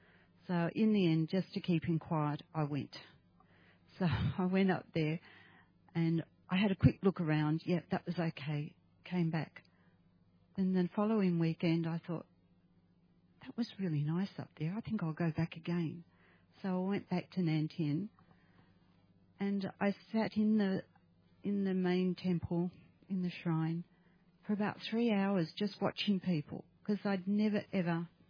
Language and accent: English; Sydney, New South Wales, Australia; also born or lived in Cairns; Originally, I am from Sydney. I was born here in Australia.